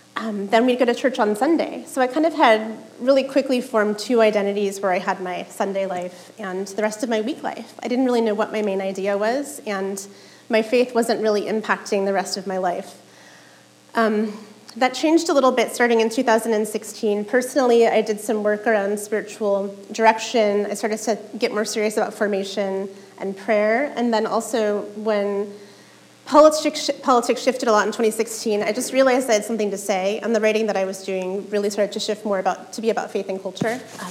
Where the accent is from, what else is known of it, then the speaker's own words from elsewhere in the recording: Fort Wayne, Indiana, United States; moved away as an adult; now in Seattle, United States; I live in Seattle. I'm from Indiana, and we moved out 18 years ago.